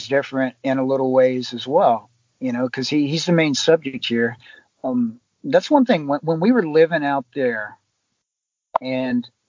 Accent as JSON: {"language": "English", "region": "West Virginia", "country": "United States", "said": "I'm originally from West Virginia on the East Coast. My parents live in the country in Virginia"}